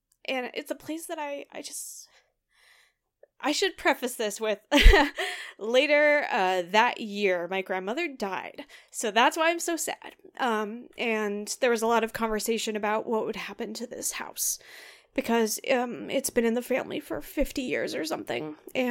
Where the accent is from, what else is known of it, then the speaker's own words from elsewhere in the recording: West Coast, United States; because I grew up on the West Coast. All of my friends are on the West Coast